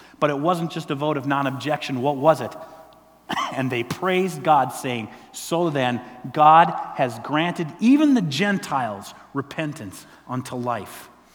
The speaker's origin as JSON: {"language": "English", "region": "Minnesota", "country": "United States", "tie": "born or raised there", "said": "things have looked really, really great for the Minnesota Twins, the team of my home country."}